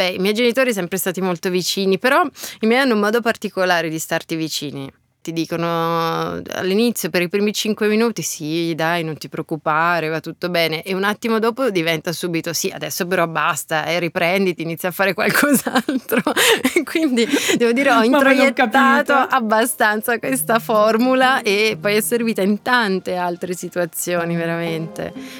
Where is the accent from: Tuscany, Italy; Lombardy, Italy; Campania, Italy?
Tuscany, Italy; Lucca; io abitavo ancora a Lucca, nella mia città natale